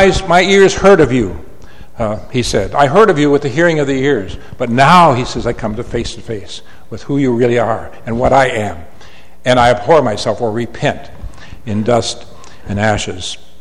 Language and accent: English; United States; And I'm an American